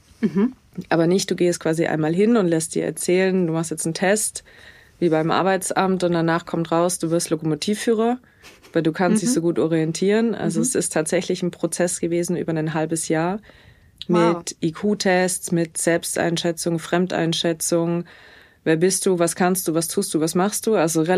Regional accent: Stuttgart, Baden-Württemberg, Germany; Also ich komme aus Stuttgart.

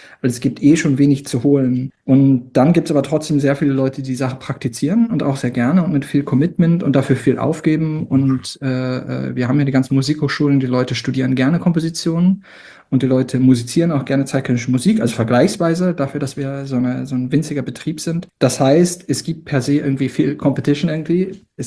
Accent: Bad Harzburg, Lower Saxony, Germany; da in Bad Harzburg, wo ich groß geworden bin

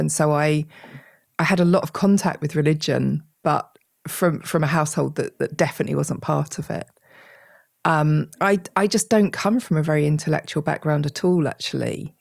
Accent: United Kingdom; which we absolutely hate talking about being British

